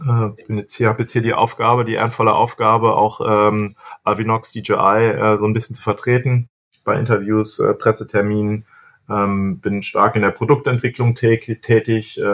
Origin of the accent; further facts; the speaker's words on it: Hesse, Germany; ich bin hier in der DJI-Niederlassung in Frankfurt angesiedelt, also ist ja nicht weit vom Odenwald, auch wo ich aufgewachsen bin.